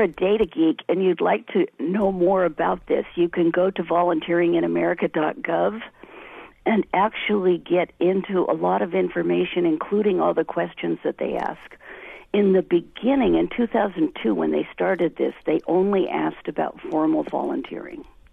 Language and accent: English; Oregon, United States; I'm glad I grew up in the Illinois Valley, so I am a Jefferson resident in my heart at all times.